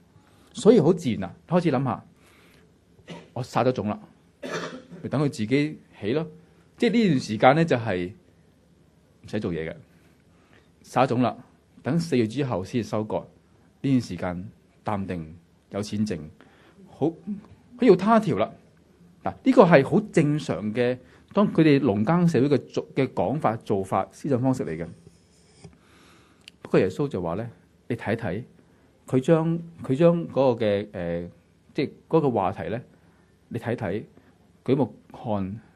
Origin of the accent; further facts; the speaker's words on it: Hong Kong; 是可能我们香港人不容易明白的